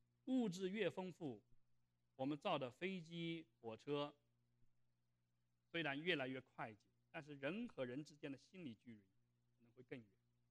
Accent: China; 我们中国人都知道"饱暖思淫欲"这句话哈

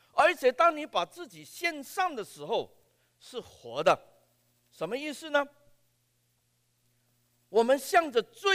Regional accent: Hong Kong; Chinese is a second language; 我们香港人学讲国语有的时候讲得不准

